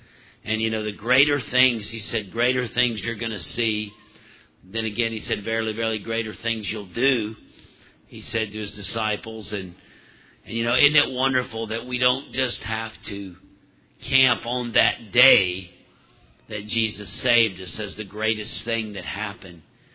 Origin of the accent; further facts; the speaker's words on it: Gulf Coast, United States; I grew up down in the Gulf Coast, and we had a lot of fig trees.